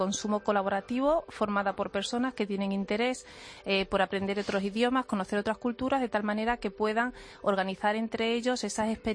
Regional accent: Extremadura, Spain; born there; now in Madrid, Spain; Yo soy extremeña de nacimiento, aunque llevo mucho tiempo aquí en Madrid.

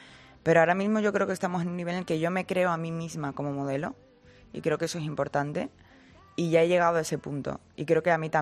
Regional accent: Seville, Andalusia, Spain; Yo soy sevillana 100%. Y además me pongo muy sensible cuando hablo de mi Sevilla.

